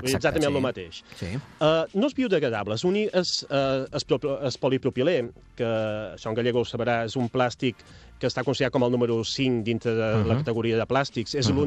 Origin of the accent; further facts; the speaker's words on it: Ciutadella, Balearic Islands, Spain; Jo som de Ciutadella